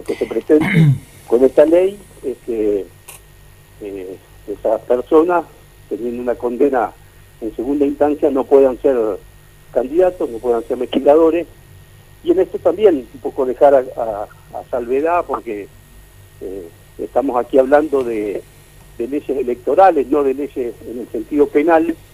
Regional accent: Villa Elisa, Entre Ríos, Argentina; Conozco Villaliza, soy oriundo de Villaliza de toda la vida.

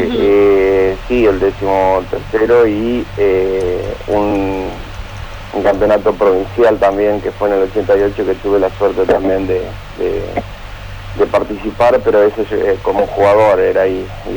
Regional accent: Paraná, Entre Ríos, Argentina; soy de acá, de Paraná.

